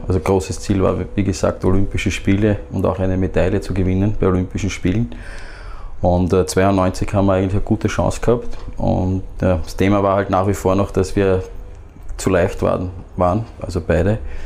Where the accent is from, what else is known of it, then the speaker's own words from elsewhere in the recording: Burgenland, Austria; Wir sind im Burgenland aufgewachsen. Seit meinem 4. Lebensjahr war ich am Neusiedler See.